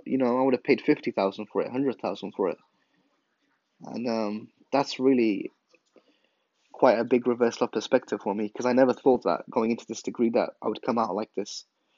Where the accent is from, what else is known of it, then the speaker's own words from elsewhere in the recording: England, United Kingdom; And I don't know whether that's something that's growing up in England, but I love rainy weather.